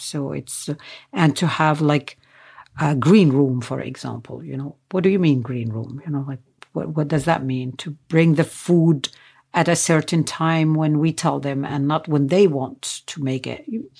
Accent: Nazareth, Northern District, Israel; born there; English is a second language; When I say that I was born in Nazareth

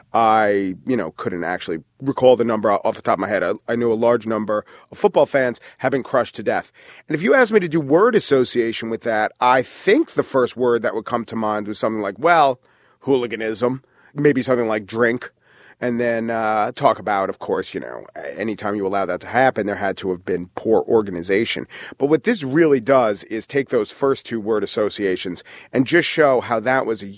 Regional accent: United States; But it was so far away, and I, as an American, was so far away from it

